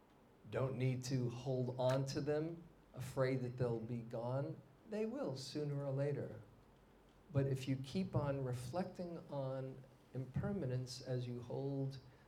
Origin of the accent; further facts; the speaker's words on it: New York City, New York, United States; I grew up in New York City, where people often live in superlatives.